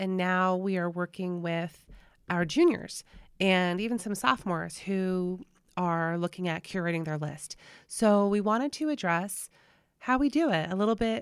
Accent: New Jersey, United States; not to sound like the Sopranos, and you know we are from New Jersey

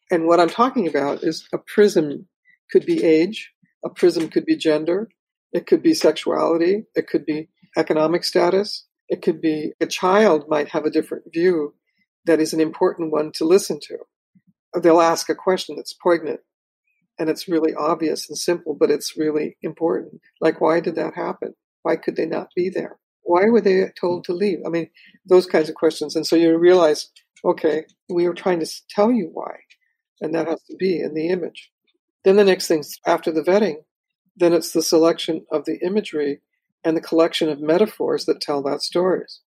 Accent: Pacoima, California, United States; I grew up in Pacoima and we were at war all the time, right?

